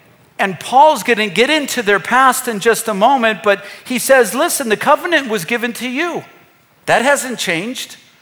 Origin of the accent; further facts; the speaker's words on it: United States; And by the way, I grew up on the Mississippi River. I used to swim in it. We would fish in it.